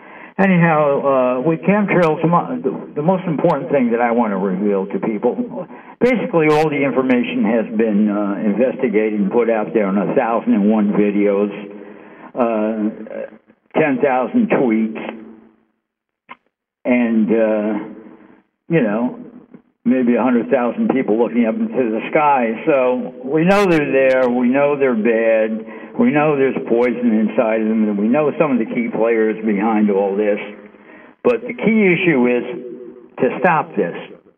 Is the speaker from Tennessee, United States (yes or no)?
no; New York, United States; because I am from New York, and in New York we talk very, very fast, because the pace of life here is very, very fast, and for us it's normal.